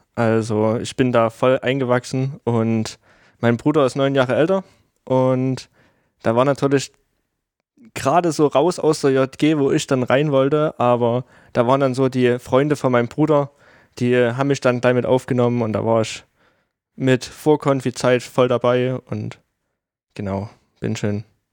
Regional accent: Wüstenbrand, Saxony, Germany; Genau, ich komme aus Wüstenbrand. Das ist ein kleiner Ortsteil davon.

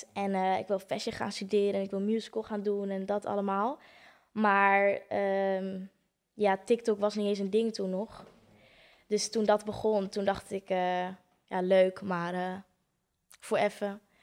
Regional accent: Capelle aan den IJssel, South Holland, Netherlands; born there; Ja, ik ben geboren in Capelle, maar mijn ouders wonen nu in Nieuwekerk

